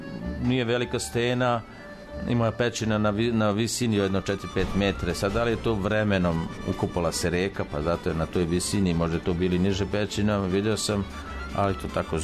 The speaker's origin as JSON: {"language": "Serbian", "town": "Magudica", "region": "Moravica District", "country": "Serbia", "said": "ja sam iz Magudice, mada nove generacije, vreme čini svoje, kažu da smo iz Milanovca"}